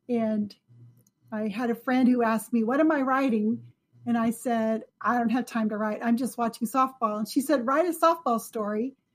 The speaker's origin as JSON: {"language": "English", "town": "Enid", "region": "Oklahoma", "country": "United States", "said": "I'm also from Enid, Oklahoma."}